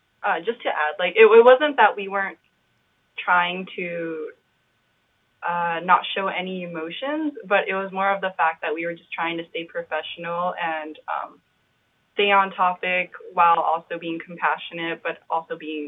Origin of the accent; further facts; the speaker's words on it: Alaska, United States; I'm actually not a long time resident here. I'm actually from Alaska. I've only been here for a couple of years, a handful of years.